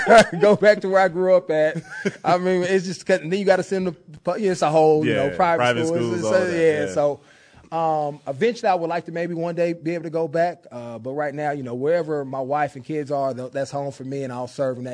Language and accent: English; Oakland, California, United States; whether it's in my hometown of Oakland where I grew up or the cities I've played in.